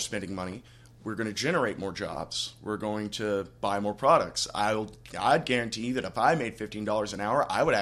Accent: Kentucky, United States; I'm from Eastern Kentucky. I'm 24, and I work for a sandwich shop for minimum wage.

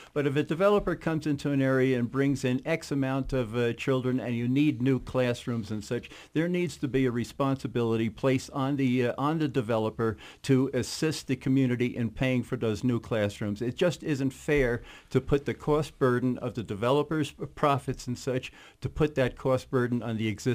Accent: New York, United States; I am originally from New York. I had a home up in what is called the Adirondack Park.

